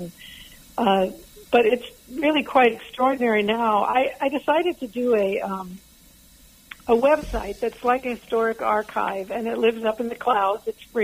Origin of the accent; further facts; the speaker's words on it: Potter Valley, California, United States; I was born in Potter Valley in Northern California, then went to Ukiah High School.